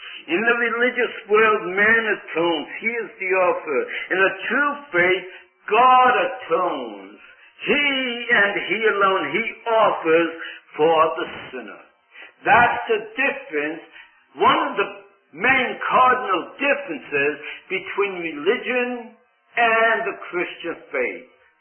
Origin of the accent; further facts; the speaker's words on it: Poland; moved away; Now in the Old Testament, my people, and I was brought up in the Hebrew faith and all that. And when we came from Poland into this country, we still practiced some of these things